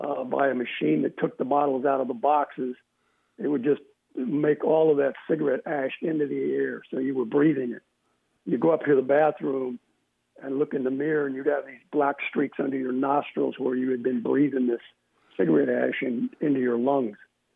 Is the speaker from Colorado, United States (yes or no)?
yes; Colorado, United States; Oh, thank you, Dennis. It's good to be talking to my home state.